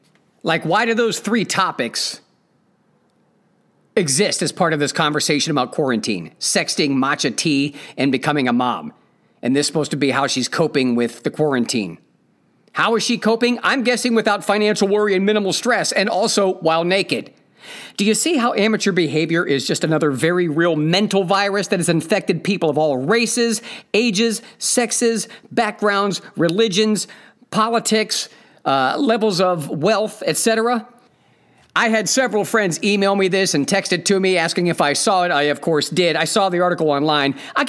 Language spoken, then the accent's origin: English; Ohio, United States; it was written by someone I don't know who lives in Ohio, my home state